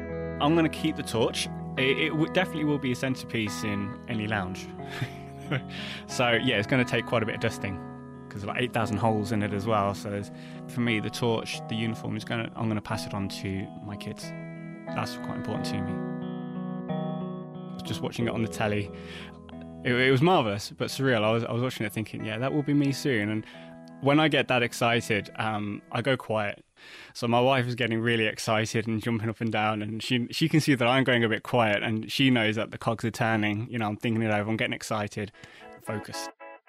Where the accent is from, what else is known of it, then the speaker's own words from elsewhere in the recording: Coventry, West Midlands, United Kingdom; I'm from Coventry